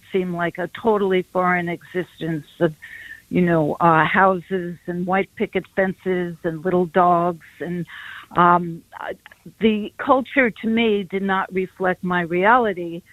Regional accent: New York, United States; I grew up in Washington Heights, working class family.

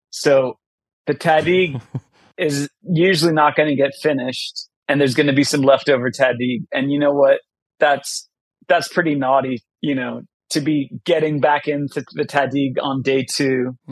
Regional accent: United States; born there; I was born in 83 in America. I'm the only person in my family who was born in America

